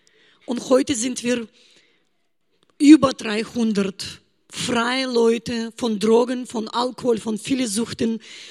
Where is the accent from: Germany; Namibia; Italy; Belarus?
Belarus; first language Russian; German is a second language; ich komme aus Weißrussland, meine Muttersprache ist Russisch.